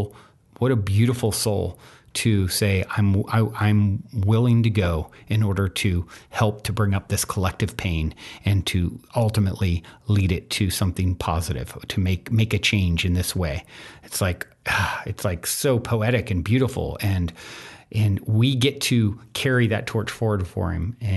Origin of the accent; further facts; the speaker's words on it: Virginia, United States; I grew up in Virginia where I saw a lot of this racism